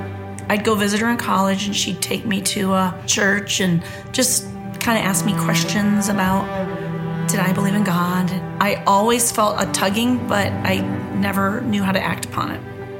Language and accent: English; Michigan, United States; I was growing up in Michigan with a single mom.